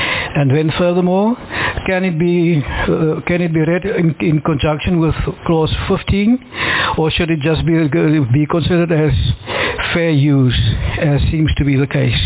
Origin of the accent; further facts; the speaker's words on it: Hoogekraal, Western Cape, South Africa; I am from Hoogekraal, currently known as Pakkelsdorp. I'm from the Corona House.